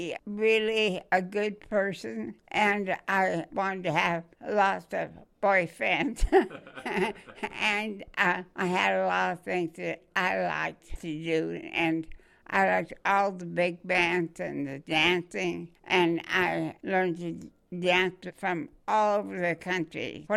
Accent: Sunnyside, Washington, United States; also born or lived in Grandview, United States; Well, I grew up down in Sunnyside and Grandview, and then I eventually, as soon as I got out of school, when I was 16, I went to a business school in Seattle

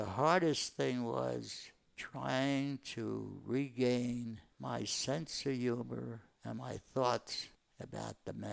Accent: United States; born there; I was proud to be an American citizen.

